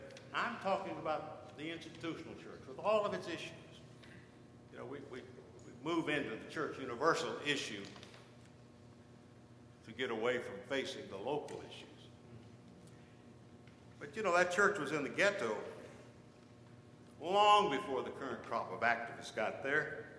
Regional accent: Delray Beach, Florida, United States; You know, that church was like the church I grew up in Delray Beach, Florida, back in the dark ages.

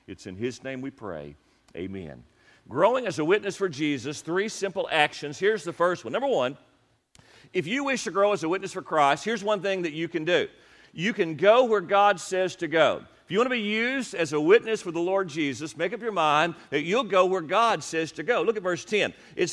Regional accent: Lamasco, Kentucky, United States; I grew up in around Lyon County, a little spot in the road called Lamasco, and was redneck from day one

